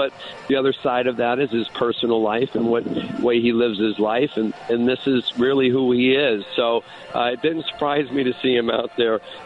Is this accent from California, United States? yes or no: no; Connecticut, United States; now in Arizona, United States; No, I never had to do that growing up in Connecticut. Now maybe down here in Arizona.